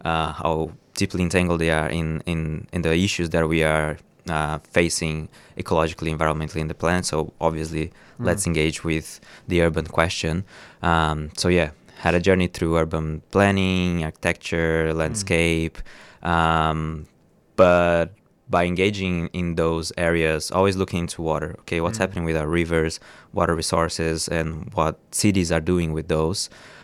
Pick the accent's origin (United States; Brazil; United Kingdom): Brazil; English is a second language; moved away as an adult; You might recognize that's like a Portuguese speaking, but I'm Brazilian. I came from Brazil with a Northeastern Brazilian ancestry, and have been living in Nam for the past 6 years almost now.